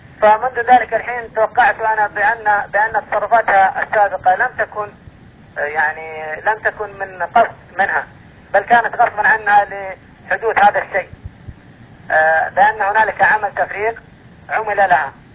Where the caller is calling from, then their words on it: Dhahran, Eastern Province, Saudi Arabia; اتكلم من المنطقه الشرقيه بالمملكه العربيه السعوديه